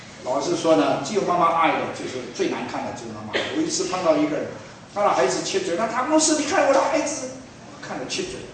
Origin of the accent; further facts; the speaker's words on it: Fuzhou, Fujian, China; 我是福州人，所以我敢讲这个东西啊。福州人很客气，